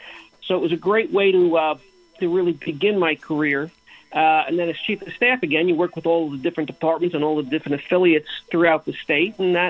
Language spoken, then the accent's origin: English; Bronx, New York, United States; I was born and raised in the Bronx.